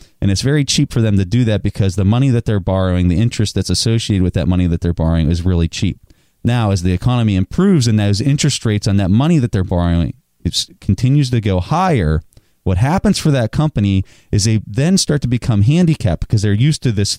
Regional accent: Pennsylvania, United States; And I'm from Western Pennsylvania, and we used to drive home whenever, you know, Christmas break or whatever.

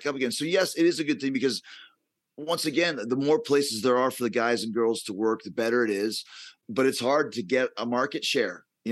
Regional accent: Winnipeg, Manitoba, Canada; growing up in Winnipeg, I never saw NWA or WCW.

